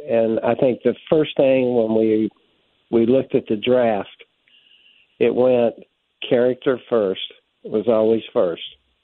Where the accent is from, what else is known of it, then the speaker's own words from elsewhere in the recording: North Carolina, United States; I grew up in North Carolina. The only football team we could get on TV was the Redskins.